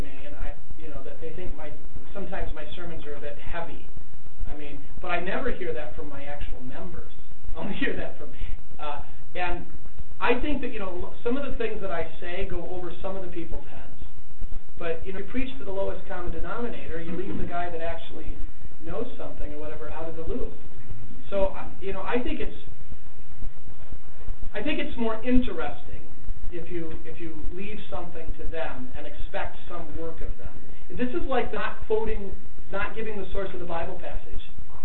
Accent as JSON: {"language": "English", "country": "United States", "said": "I'm an American and I'm very impatient."}